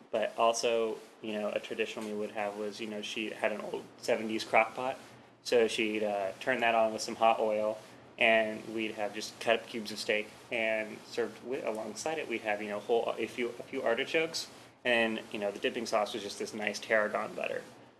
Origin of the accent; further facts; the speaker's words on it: Mission Viejo, California, United States; also born or lived in Laguna Beach; See, I grew up in Mission Viejo and Laguna Beach area, so we were nice and coastal.